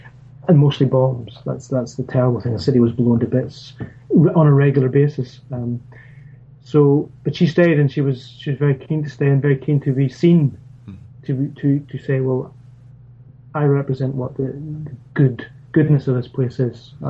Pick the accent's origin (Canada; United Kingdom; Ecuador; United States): United Kingdom; Northern Ireland; I decided, well, no, I'm not going to be Scottish. I'm still Northern Irish, just for some reason.